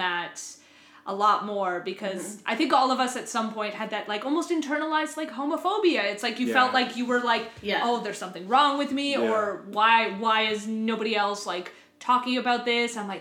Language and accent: English; Prince Rupert, British Columbia, Canada; I'm like, hi, I'm from Prince Rupert. I want to come to your thing.